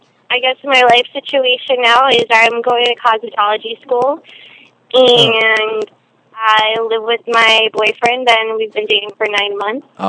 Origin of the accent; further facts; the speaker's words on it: Florida, United States; I'm from Florida.